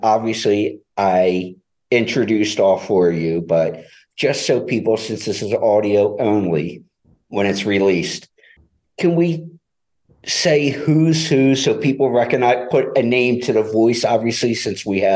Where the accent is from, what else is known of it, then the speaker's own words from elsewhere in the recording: Philadelphia, Pennsylvania, United States; I am from Philadelphia.